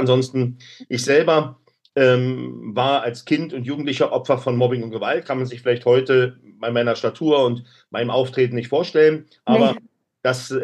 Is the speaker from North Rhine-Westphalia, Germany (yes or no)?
no; Berlin, Germany; und ich komme aus Berlin-Neukölln